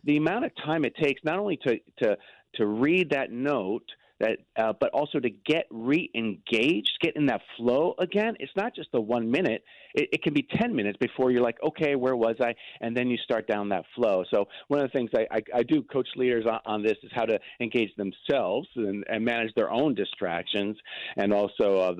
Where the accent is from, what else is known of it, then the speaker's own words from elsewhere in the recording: Venezuela; also born or lived in Argentina; I was born in Argentina, and I grew up in Venezuela. That's how I became bilingual. So half of me is Latin American, half of me is North American.